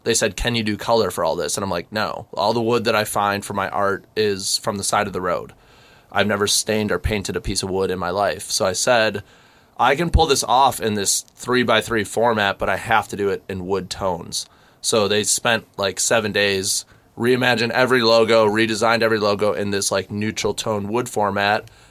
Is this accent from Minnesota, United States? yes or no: no; Milwaukee, Wisconsin, United States; I mean, I'm a Milwaukee kid. I grew up in Wisconsin.